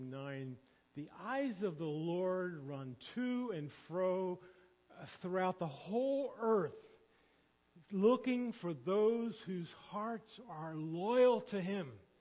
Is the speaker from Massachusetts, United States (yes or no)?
no; Upper Darby, Pennsylvania, United States; I was brought up in Upper Darby, which is right on the outskirts of Philadelphia.